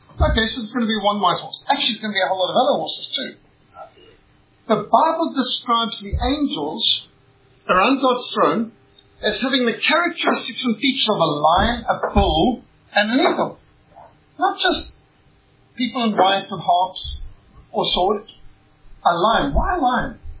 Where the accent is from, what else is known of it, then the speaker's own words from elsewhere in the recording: Indonesia; I had a leopard as a pet when I was growing up in Indonesia.